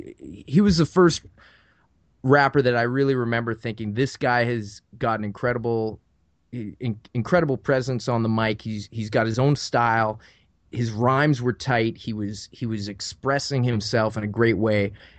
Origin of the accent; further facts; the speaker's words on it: Halifax, Nova Scotia, Canada; I was born and raised in Halifax, Nova Scotia, which is on the east coast of Canada, which is a little closer to the UK than Toronto. By a couple provinces, and I grew up downtown Halifax